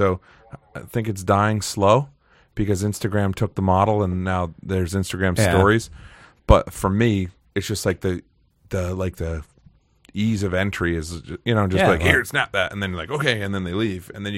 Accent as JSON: {"language": "English", "town": "Nantucket", "region": "Massachusetts", "country": "United States", "said": "I'm from an island. I'm from Nantucket in Massachusetts."}